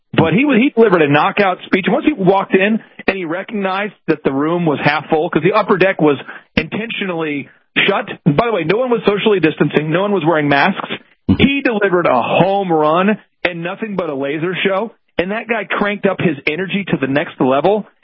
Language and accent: English; Oklahoma, United States; I mean, so we're from Oklahoma. We don't care.